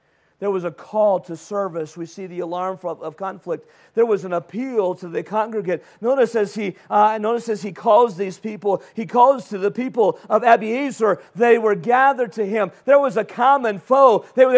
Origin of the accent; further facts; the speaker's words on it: California, United States; I was from California too.